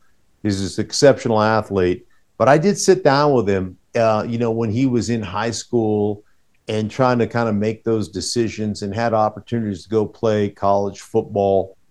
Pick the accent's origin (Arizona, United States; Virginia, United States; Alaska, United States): Alaska, United States; I was a huge Steeler fan as a kid growing up in Alaska.